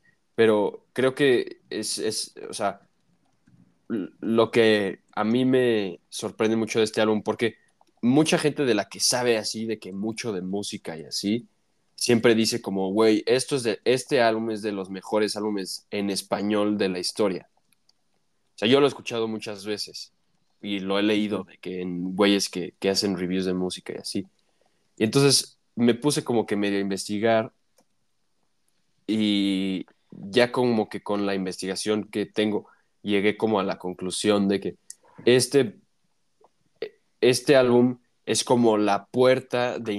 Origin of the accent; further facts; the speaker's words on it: Mexico; ni nosotros que somos mexicanos sabemos algo de esa cultura.